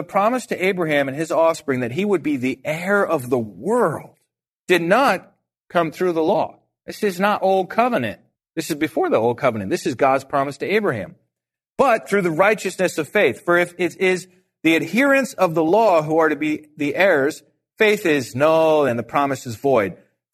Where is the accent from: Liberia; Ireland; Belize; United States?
Ireland; I'm Irish.